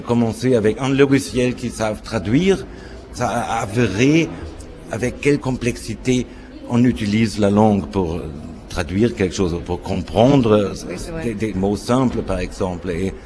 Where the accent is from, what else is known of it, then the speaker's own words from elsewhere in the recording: Germany; J'habite Berlin, je suis allemand.